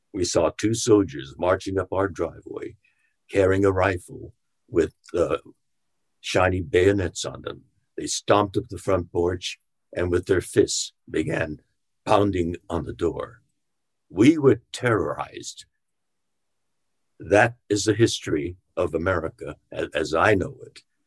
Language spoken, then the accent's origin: English; Los Angeles, California, United States; In my hometown of Los Angeles, as early as in the 1870s, 1871, I think